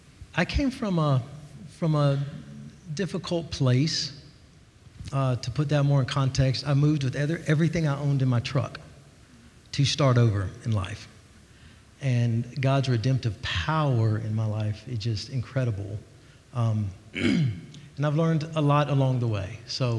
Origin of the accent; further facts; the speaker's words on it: Georgia, United States; my journey, let's see, I'm from Georgia.